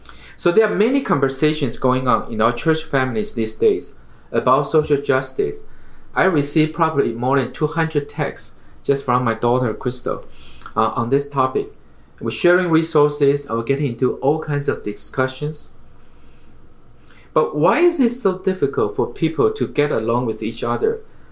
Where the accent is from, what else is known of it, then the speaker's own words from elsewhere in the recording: Taiwan; now in United States; Now, it's funny because I came from Taiwan. And you can call me a Chinese American or Taiwanese American. I can accept both.